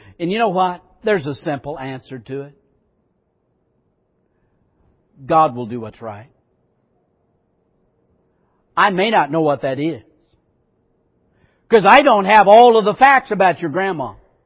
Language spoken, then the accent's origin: English; Iowa, United States; born there; They could learn that I was born in Iowa.